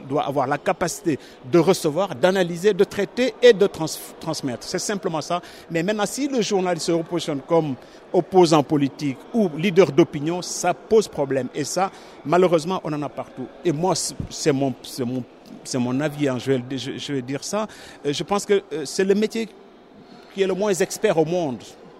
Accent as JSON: {"language": "French", "country": "Senegal", "lives_now": "Morocco", "said": "je ne suis pas journaliste marocain, je suis journaliste au Maroc, je suis sénégalais."}